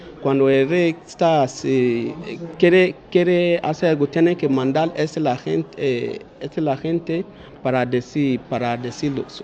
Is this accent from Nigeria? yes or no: yes; Edo, Nigeria; Spanish is a second language; Somos de Edo, porque ahí como hay mucho lengua en Nigeria, y mucho idioma, mucho tribu, así que de nosotros se llama Edo.